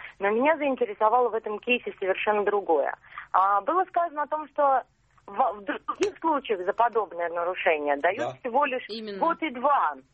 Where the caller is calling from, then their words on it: Kazan, Tatarstan, Russia; я из Казани звоню, и я адвокат по профессии